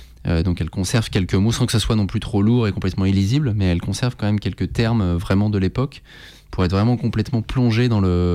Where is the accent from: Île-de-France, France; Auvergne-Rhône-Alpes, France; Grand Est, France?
Auvergne-Rhône-Alpes, France; Lyon; je suis lyonnais, parce que il y avait, le, comme tu le sais, le, la tradition familiale de la librairie à Lyon, depuis le 19e siècle.